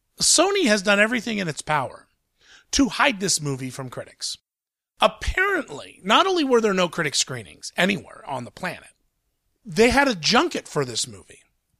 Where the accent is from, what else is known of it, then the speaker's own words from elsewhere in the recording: Columbus, Ohio, United States; even in my hometown of Columbus, Ohio, usually if there's a movie that's going to be opening early, everything, they get early screenings.